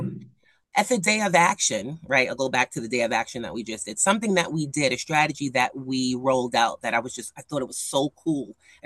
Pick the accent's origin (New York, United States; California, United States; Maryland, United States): New York, United States; New York City; I was a high schooler. I was growing up in the Bronx. And of course, there were challenges.